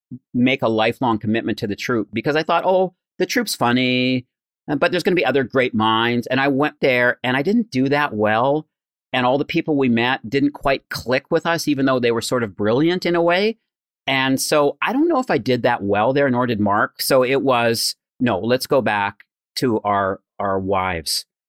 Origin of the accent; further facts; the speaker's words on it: Braeside, Canada; you know, Dave's from Etobicoke and I'm from Braeside, but we're sort of the same, you know?